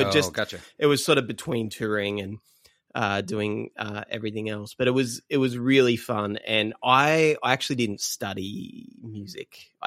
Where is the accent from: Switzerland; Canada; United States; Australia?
Australia; growing up in Australia is a little bit different to growing up in the US